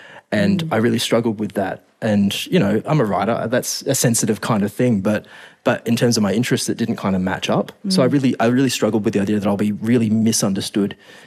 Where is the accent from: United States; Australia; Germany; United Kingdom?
Australia; Geraldton, Western Australia; people kind of know a little bit of that I grew up gay in Geraldton and all of that.